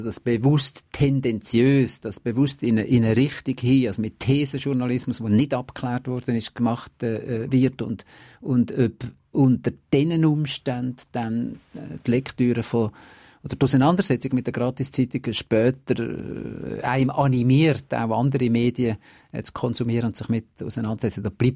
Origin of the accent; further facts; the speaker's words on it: Basel, Basel-Stadt, Switzerland; ich bin in Basel aufgewachsen.